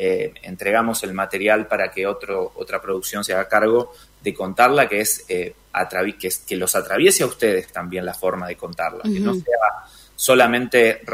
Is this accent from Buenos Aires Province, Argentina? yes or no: no; Rosario, Santa Fe, Argentina; now in Buenos Aires, Argentina; yo soy de Rosario, soy del interior, me vine a Buenos Aires con un sueño chiquitito